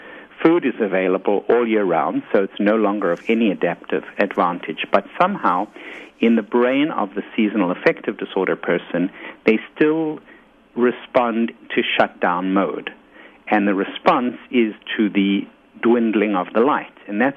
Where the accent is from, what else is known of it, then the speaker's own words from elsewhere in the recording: South Africa; moved away as an adult; now in New York City, United States; I came from South Africa, where the weather was lovely, and I came to New York City in the summertime